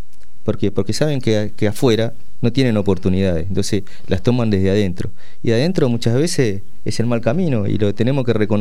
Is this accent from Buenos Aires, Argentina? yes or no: yes; Buenos Aires, Argentina; Yo cuando era pibe lo viví en Carmen Pérez, yo viví en barrio Presidente Mitre, un barrio de Saavedra, el único barrio más vulnerable que hay en esas cuatro comunas, en esas cuatro barrios de la comuna 12.